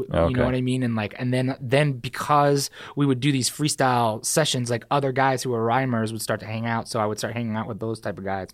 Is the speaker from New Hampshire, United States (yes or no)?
yes; New Hampshire, United States; also born or lived in New York; So I was born in New York and I moved to New Hampshire when I was like three or two. And I spent like all of high school and, you know, up through high school, graduated high school from New Hampshire.